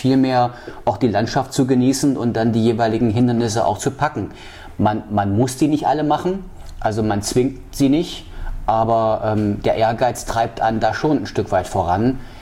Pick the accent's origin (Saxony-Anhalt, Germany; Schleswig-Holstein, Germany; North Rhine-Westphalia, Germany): Saxony-Anhalt, Germany; Halle; moved away as an adult; also born or lived in Leipzig; now in Wismar, Germany; ich bin in Halle groß geworden, habe in Leipzig studiert, nach Wismar, nach Mecklenburg-Vorpommern gekommen und habe dann meinen Lebensmittelpunkt 1994 hier aufgeschlagen.